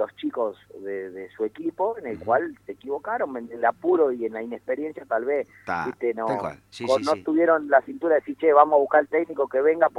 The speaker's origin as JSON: {"language": "Spanish", "town": "Pujato", "region": "Santa Fe", "country": "Argentina", "lives_now": "Zavalla, Argentina", "said": "Yo soy de Pujato."}